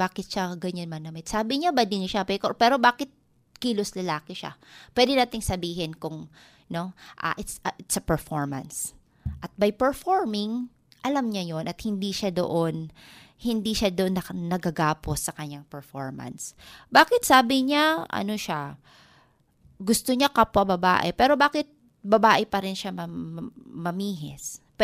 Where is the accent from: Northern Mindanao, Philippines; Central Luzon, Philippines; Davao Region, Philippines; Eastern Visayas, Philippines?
Eastern Visayas, Philippines; first language Waray; Tagalog is a second language; Dahil nga meron akong dialect, waray ako, napakadali sa akin na mag-shift ng lingwahe.